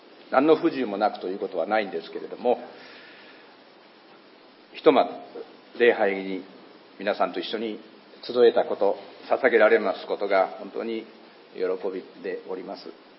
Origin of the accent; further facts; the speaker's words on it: Mie, Japan; 三重県育ちで、三重県には伊賀上野っていうところがありまして